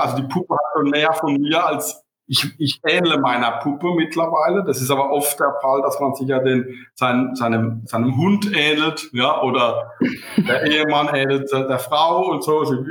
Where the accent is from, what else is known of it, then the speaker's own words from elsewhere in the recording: Rhineland-Palatinate, Germany; Und ich führe jetzt seit 2006 diesen Standort in Köln. Bin ein Pfälzer, bin kein Kölsch-Jung, ja, und bin ja in der Nähe geboren worden